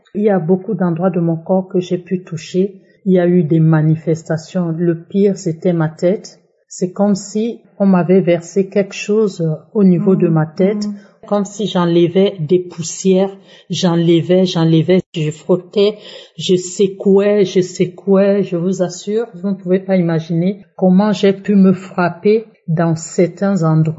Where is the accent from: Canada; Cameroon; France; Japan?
Cameroon; Je suis camerounaise